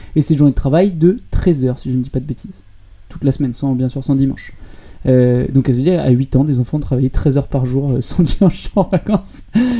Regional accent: Lyon, Auvergne-Rhône-Alpes, France; Et alors, bon, moi, je suis lyonnais

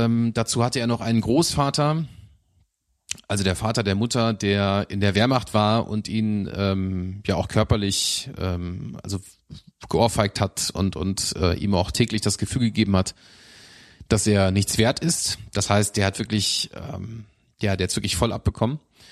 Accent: Lower Saxony, Germany; Gut, aber wir kommen ja auch aus Niedersachsen, ne?

